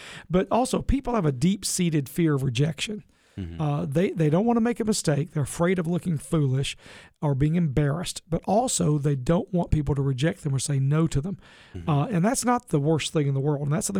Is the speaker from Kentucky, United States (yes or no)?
yes; Kentucky, United States; invited me to do marriage training conferences all over the state of Kentucky. That's my home state, so I was very happy to do that.